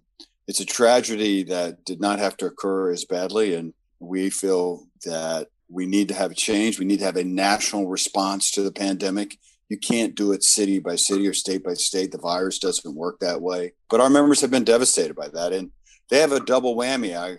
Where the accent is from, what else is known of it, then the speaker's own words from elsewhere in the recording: the South, United States; I'm from the South originally.